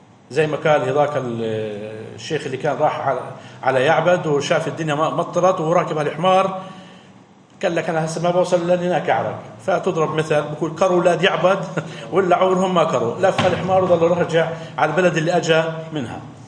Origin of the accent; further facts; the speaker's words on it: Palestine; احنا كفلسطينيين علينا نعمل اللي بنقدر عليه